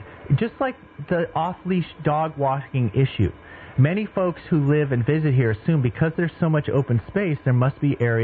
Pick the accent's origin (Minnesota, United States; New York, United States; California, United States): California, United States; San Diego; Now, I grew up in East County, San Diego in the 70s and 80s.